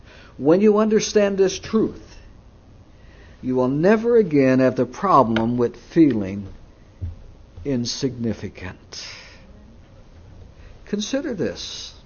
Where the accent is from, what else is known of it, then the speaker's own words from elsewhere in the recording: Newfoundland and Labrador, Canada; I remember as a young boy growing up in Newfoundland, Canada, we were in a little fishing outport. There was no roads back in the early 50s.